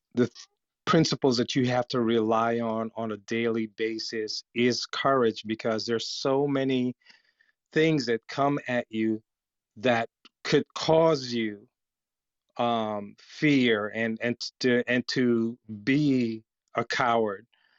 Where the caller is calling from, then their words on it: Connecticut, United States; I'm actually joining from Connecticut, the state of Connecticut in the US.